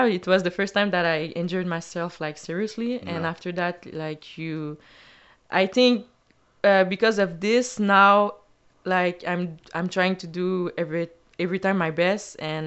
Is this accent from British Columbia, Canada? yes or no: no; Montreal, Quebec, Canada; Yeah, so I grew up in Montreal with both of my parents.